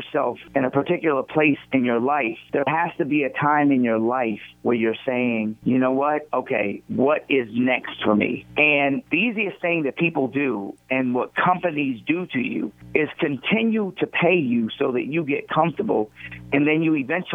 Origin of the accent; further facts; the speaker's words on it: Baltimore, Maryland, United States; Baltimore has a syndicated morning show that's being fed into my hometown city, why am I not doing it?